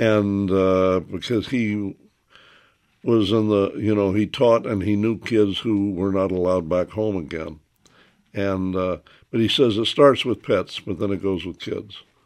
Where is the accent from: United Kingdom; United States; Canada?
United States; Memphis, Tennessee; I come from Memphis, so I was at the other end.